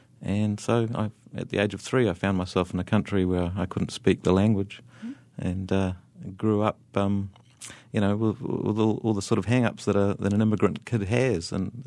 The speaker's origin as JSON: {"language": "English", "country": "New Zealand", "tie": "born there", "moved": "yes"}